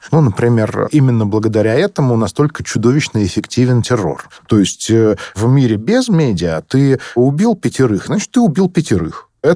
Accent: Moscow, Russia; also born or lived in Kastornoye; Я хоть и москвич, но несколько лет в детстве провел в деревне

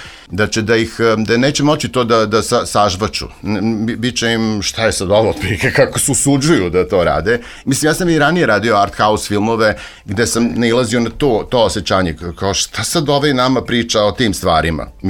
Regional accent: Serbia; ali ja je osjećam kao Srbin najviše sa ove naše strane

